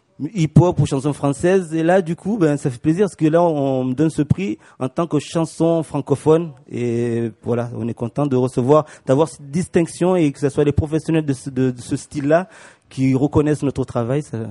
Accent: Comoros; je suis né aux Comores, j'ai grandi là-bas, j'étais bercé par ces musiques-là

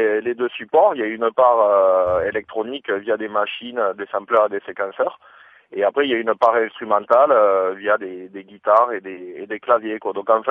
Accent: Occitanie, France; On est originaires tous les deux de l'Aveyron

